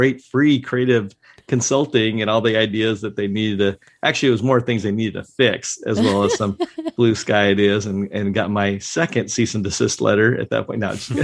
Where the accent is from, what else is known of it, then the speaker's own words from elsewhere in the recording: Germany; because even though I didn't really grow up in Southern California, I grew up in Germany, kind of a military brat.